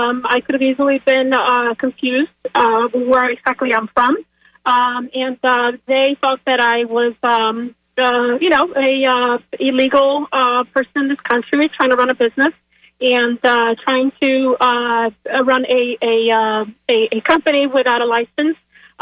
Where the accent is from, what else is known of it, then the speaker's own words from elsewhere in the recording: Puerto Rico; now in Pasco County, United States; I am from Puerto Rico. I am a legal citizen of the United States, for those that don't know that. But I also own a carpentry company here in Pasco County.